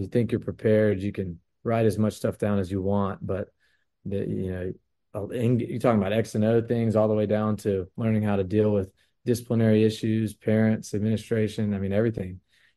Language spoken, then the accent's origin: English; Chapel Hill, North Carolina, United States; Like I didn't know growing up in Chapel Hill that I was supposed to be a Carolina fan until I got in elementary school.